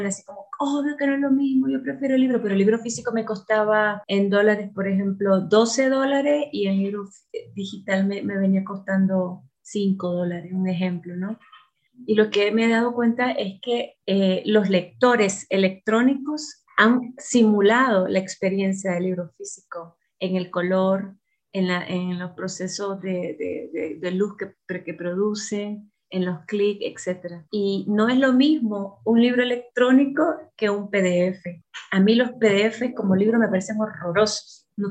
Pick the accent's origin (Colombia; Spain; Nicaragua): Nicaragua; now in ?; cuando me mudé de Nicaragua, al lugar donde estoy ahora, yo viajé, muchacha, no es exageración, con una maleta grande de libros